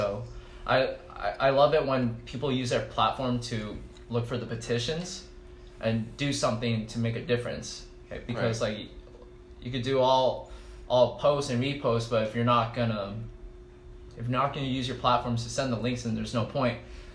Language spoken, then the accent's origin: English; Garden Grove, California, United States; because I come from Garden Grove, and, like, I love that city